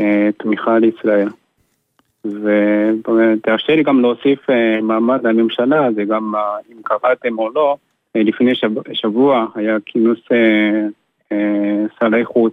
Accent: Japan; Hebrew is a second language; now in Israel; באזור הר פוג'י.

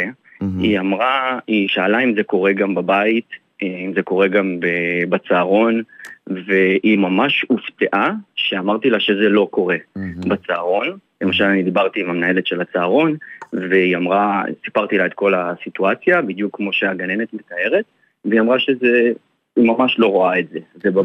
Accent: Central Israel, Israel; אני מהמרכז

